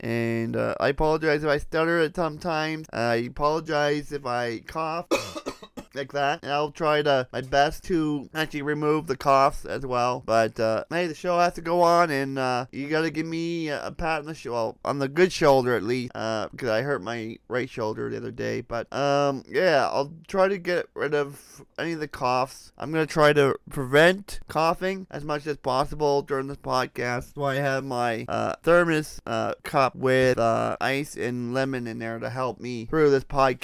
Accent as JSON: {"language": "English", "country": "Canada", "said": "as I am a Canadian."}